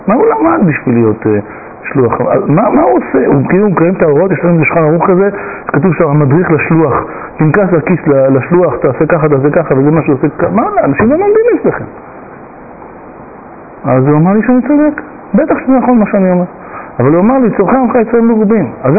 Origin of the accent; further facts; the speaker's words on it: Bat Yam, Tel Aviv District, Israel; אני הגעתי מבת ים ובת ים יש 120 בתי כנסת